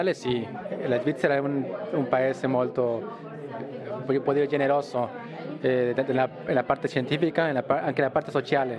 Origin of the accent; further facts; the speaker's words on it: Mexico; Italian is a second language; now in Lugano, Switzerland; sono messicano e sono qui 3 anni e mezzo fa.